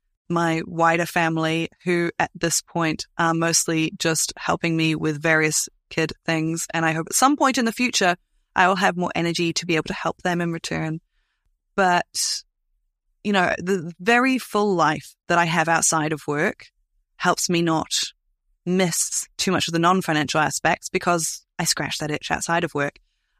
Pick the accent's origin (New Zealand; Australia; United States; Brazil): New Zealand; I as a New Zealander